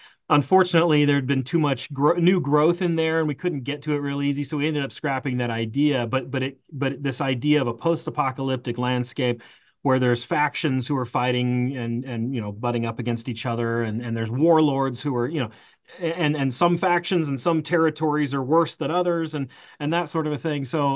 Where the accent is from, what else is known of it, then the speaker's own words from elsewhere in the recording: Colorado, United States; I also like to pay tribute to my home state of Colorado as much as I can and do as much filming here as I can